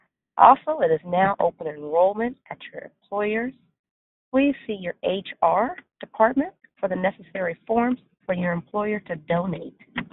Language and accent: English; Arizona, United States; from Arizona. I'm your hostess this morning.